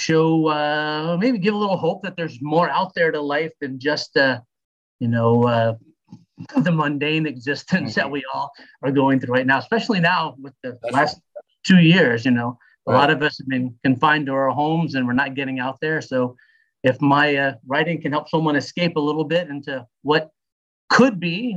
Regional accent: Florida, United States; also born or lived in New Jersey; I was born in New Jersey, but I'm 55 and I've been in Florida for like 53 years.

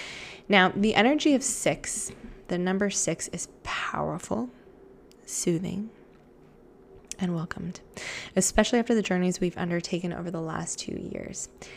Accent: United States; especially in my home country of the US

